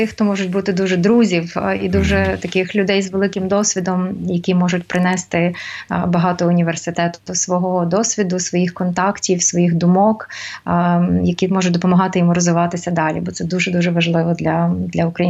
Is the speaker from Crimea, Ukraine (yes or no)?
no; Lviv, Lviv Oblast, Ukraine; Звичайно, що я, напевно, по-перше, як львів'янка, по-друге, як...